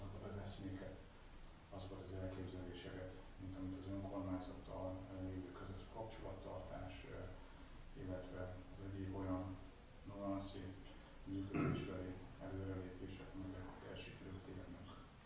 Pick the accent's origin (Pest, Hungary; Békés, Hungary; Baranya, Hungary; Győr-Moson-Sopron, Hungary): Pest, Hungary; Cegléd; Cegléden lakom, mindig is Cegléden laktam, Cegléden születtem.